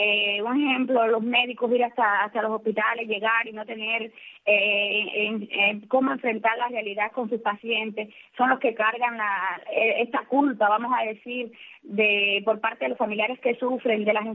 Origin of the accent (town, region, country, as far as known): Camagüey, Cuba